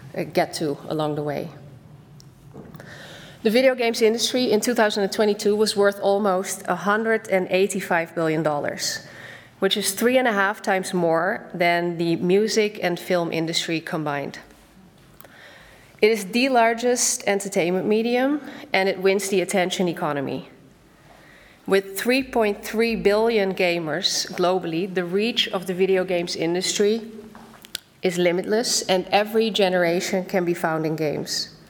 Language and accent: English; Netherlands; now in Berlin, Germany; I am from the Netherlands, living in Berlin.